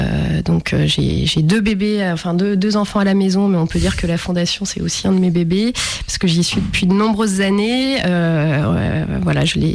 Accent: Auvergne-Rhône-Alpes, France; born there; Donc en effet, je suis née dans l'Ain, je continue de vivre

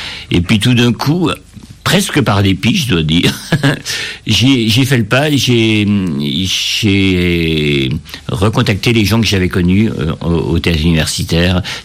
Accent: Bourgogne-Franche-Comté, France; born there; now in Lyon, France; j'habite Lyon, oui c'est vrai, je suis né dans le Houdou, en fait, dans un petit village entre Morteux et Pontarlier, et je suis venu faire des études de sociologie à Lyon.

